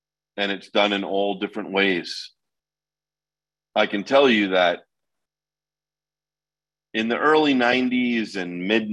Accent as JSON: {"language": "English", "region": "New York", "country": "United States", "tie": "born or raised there", "said": "Now, I grew up in New York, so I'd already been to Stepping Stones."}